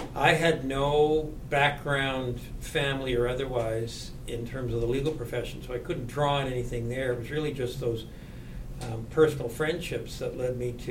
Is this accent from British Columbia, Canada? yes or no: yes; West Vancouver, British Columbia, Canada; I grew up in West Vancouver, and most of my schooling was in West Vancouver. I graduated in 1965 from West Van Senior Secondary.